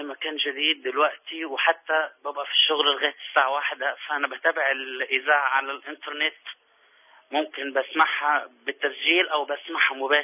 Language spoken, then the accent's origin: Arabic; Asyut, Asyut Governorate, Egypt; من أسيوط.